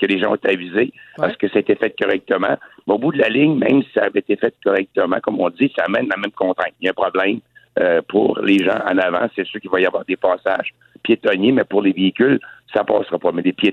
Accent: Quebec, Canada; Alors, on est quand même chanceux de vivre dans une société chez nous au Québec

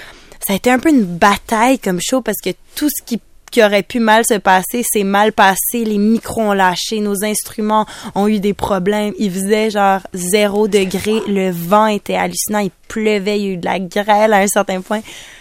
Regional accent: Montreal, Quebec, Canada; Moi, je parle du Québec, je parle de Montréal. Moi, je viens de Montréal.

